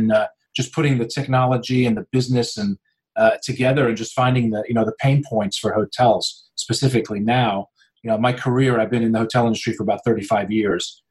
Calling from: Parsippany, New Jersey, United States; So we're in New Jersey, a place called Parsippany, New Jersey. It's about 30 minutes from Manhattan.

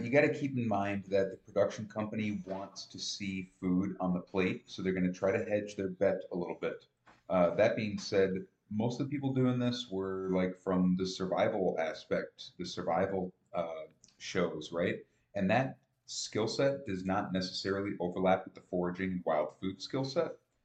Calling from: Menominee, United States; Well, I'm coming from Menominee

